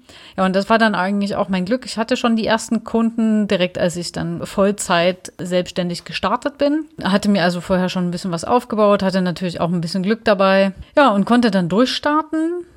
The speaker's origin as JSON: {"language": "German", "town": "Dresden", "region": "Saxony", "country": "Germany", "tie": "born or raised there", "said": "ich gehe wieder zurück nach Dresden, weil ich erstmal wieder so ein bisschen in meine Heimat wollte"}